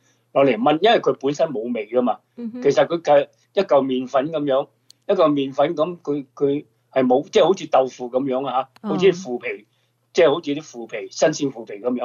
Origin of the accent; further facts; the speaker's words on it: Guangdong, China; 其實我哋廣東人係比較少用呢種烤麸嘅